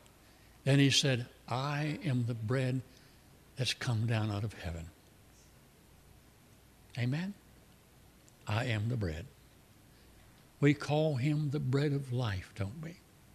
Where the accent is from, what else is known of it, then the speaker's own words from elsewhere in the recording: Michigan, United States; born there; Now, I was born in South Michigan, but nobody up there eats collard greens.